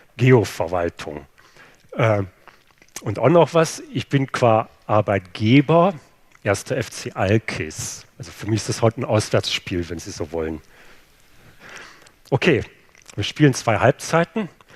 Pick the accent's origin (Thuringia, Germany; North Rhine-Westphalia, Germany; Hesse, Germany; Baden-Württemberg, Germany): North Rhine-Westphalia, Germany; Ich habe gesagt, ich komme aus dem Ruhrgebiet.